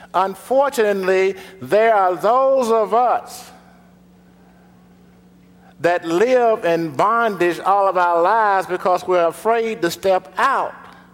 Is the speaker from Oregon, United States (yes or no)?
no; Greensboro, North Carolina, United States; When I was a child growing up in Greensboro